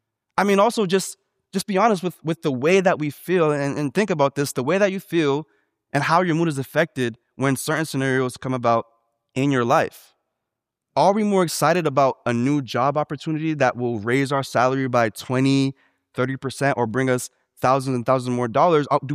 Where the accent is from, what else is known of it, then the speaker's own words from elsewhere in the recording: Boston, Massachusetts, United States; I mean, I'm not from here. I'm from Boston. So you guys may be used to this, but where I'm from, you don't just see exotic cars and Lamborghinis around all the time.